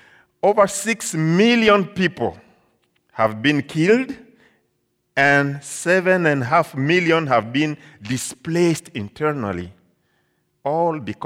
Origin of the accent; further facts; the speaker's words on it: Eastern Congo, DR Congo; I come from Eastern Congo. Eastern Congo, as you can see. But currently my family lives in the western part, about 1,200 miles away from my hometown.